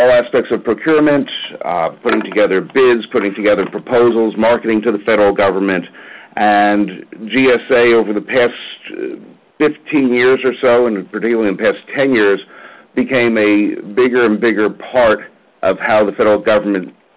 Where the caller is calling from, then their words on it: Bethesda, Maryland, United States; I'm in Bethesda, Maryland, inside the Capitol Beltway.